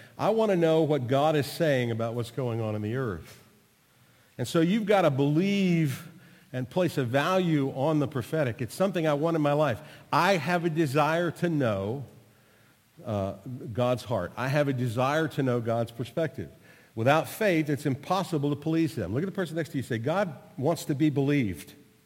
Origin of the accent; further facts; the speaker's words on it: United States; Yeah, I didn't want to know. I'm American. I just ask you what you're doing.